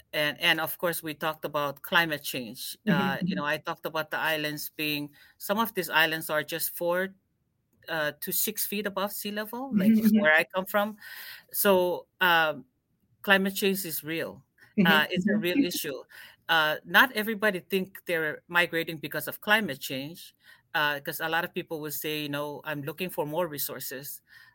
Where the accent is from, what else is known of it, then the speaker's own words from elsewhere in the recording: Chuuk, Micronesia; accent: western Chuuk dialect; English is a second language; I come from Chuuk in Micronesia, but my dialect, it's very unique to the western part of Chuuk.